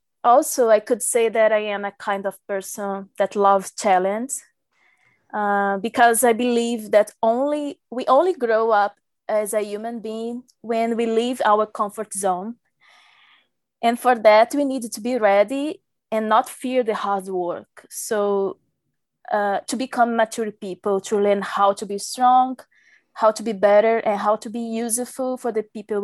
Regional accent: Belém, Pará, Brazil; now in United States; I am from Belém, Pará. It's a place in the north of Brazil in the Amazon region.

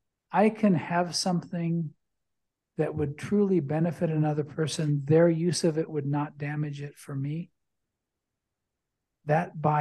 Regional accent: Missouri, United States; I grew up in Missouri.

